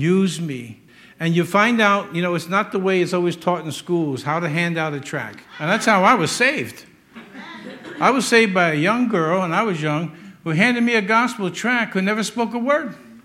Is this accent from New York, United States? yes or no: yes; Yonkers, New York, United States; I was a kid from South Yonkers.